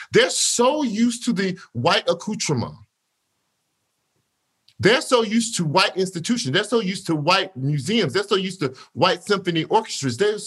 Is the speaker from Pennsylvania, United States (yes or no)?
no; Shreveport, Louisiana, United States; born there; So I was born in Shreveport. It's majority black city.